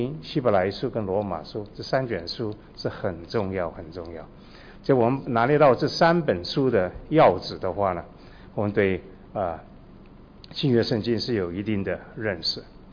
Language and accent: Chinese; Hong Kong; born there; 我是宁波人我曾经回过去，因为我在香港出生，曾经回到宁波我的家乡，这个地方叫奉化，